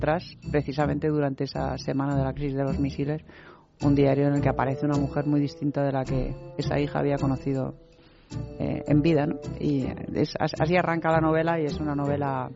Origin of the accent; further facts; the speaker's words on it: Santiago, Santiago Metropolitan, Chile; born there; Yo nací en Santiago porque mi padre era diplomático, efectivamente.